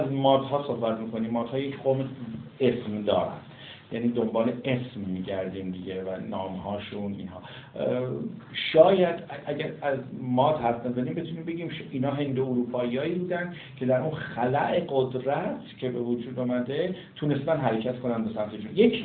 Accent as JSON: {"language": "Persian", "country": "Iran", "said": "حالا ما ایرانی هستیم شاید خیلی خوشمون نیاد"}